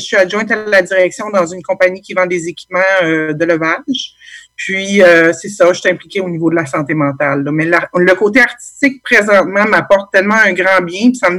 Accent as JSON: {"language": "French", "town": "Drummondville", "region": "Quebec", "country": "Canada", "said": "Moi, je suis de Drummondville, centre du Québec."}